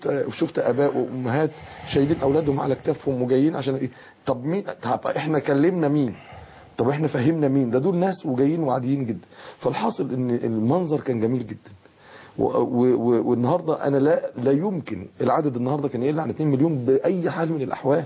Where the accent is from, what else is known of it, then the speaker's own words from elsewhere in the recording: Egypt; أنا مواطن مصري عادي خالص وديانتي الإسلام